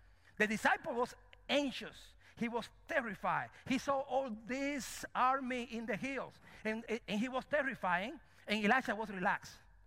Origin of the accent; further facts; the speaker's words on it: Cuba; And I am from Cuba, but that's past tense.